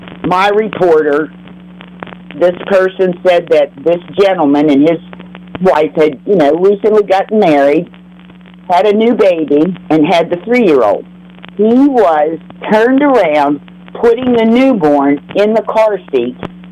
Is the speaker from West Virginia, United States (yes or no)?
yes; Fulton, West Virginia, United States; I grew up here in Fulton. We only had flood days, not, you know, snow days.